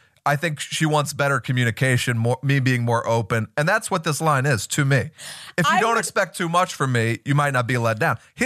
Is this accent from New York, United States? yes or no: no; Missouri, United States; I'm from Missouri, but all of my friends are like this.